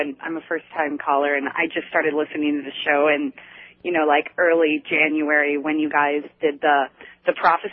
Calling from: Minneapolis, Minnesota, United States; I'm calling from Minneapolis.

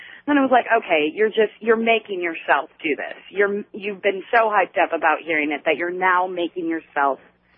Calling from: Minneapolis, Minnesota, United States; I'm calling from Minneapolis.

